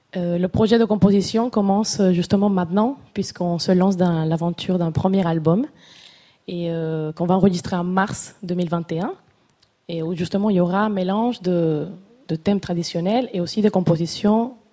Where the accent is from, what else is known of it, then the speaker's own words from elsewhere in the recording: Caracas, Capital District, Venezuela; Je viens de Caracas, qui est la capitale du Venezuela et qui est pas très loin de la région de Barlovento.